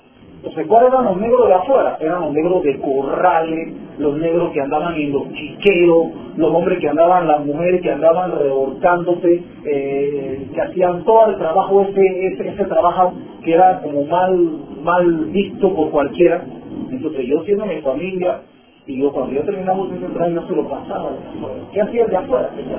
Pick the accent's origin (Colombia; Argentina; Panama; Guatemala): Panama; Yo creo que aquí nací, no que creo, nací aquí en Panamá. Y aquí voy a morir igual. Pero se me ha dificultado un poquito a veces con el habla inglés, ¿no? O sea, yo, muchas personas piensan que yo hablo inglés.